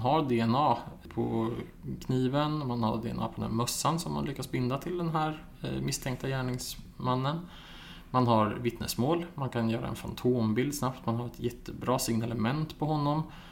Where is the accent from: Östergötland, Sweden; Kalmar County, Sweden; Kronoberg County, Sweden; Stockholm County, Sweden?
Östergötland, Sweden; Motala; jag växte upp i Motala som ligger ett par mil ifrån Linköping och jag var 17 år gammal när det här hände.